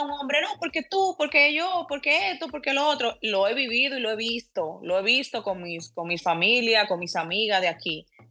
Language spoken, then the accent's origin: Spanish; Santo Domingo, Dominican Republic; moved away as an adult; Yo me crié en Santo Domingo. Yo vine aquí grande.